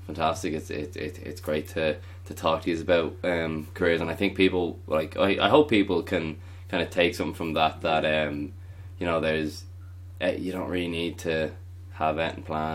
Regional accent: Ireland; I don't know what it is about being Irish, but like, when you go somewhere else, like, people, you stand out so much from everyone else.

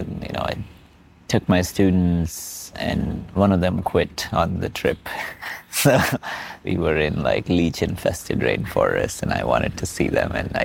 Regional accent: India; although I grew up in India.

